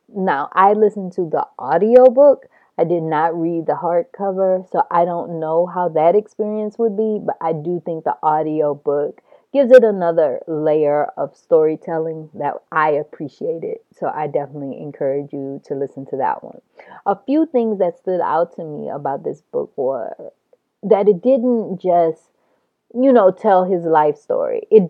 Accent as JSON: {"language": "English", "region": "the South", "country": "United States", "said": "And I think as a person from the South, it resonated to me."}